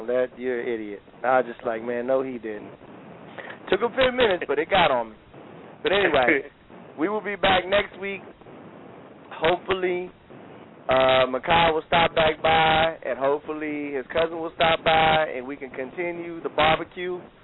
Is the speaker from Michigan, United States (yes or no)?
yes; Detroit, Michigan, United States; I remember when I see growing up in Detroit, we used to go over to Canada